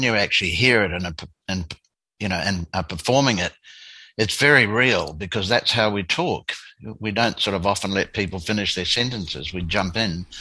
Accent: New Zealand; also born or lived in Australia; But no, I'm a Kiwi, born and bred, and loving living back here.

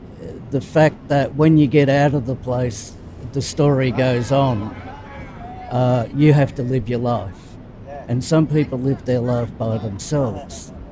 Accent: Cockatoo, Victoria, Australia; I'm from Cockatoo in Victoria.

